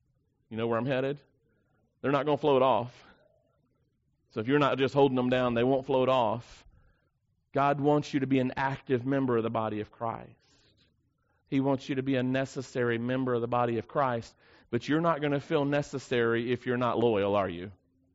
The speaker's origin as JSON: {"language": "English", "region": "the South", "country": "United States", "tie": "born or raised there", "said": "Now, I grew up in the South."}